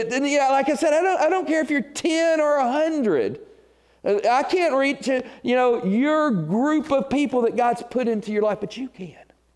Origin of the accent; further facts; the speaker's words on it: Union City, Tennessee, United States; when I was growing up in Union City, Tennessee.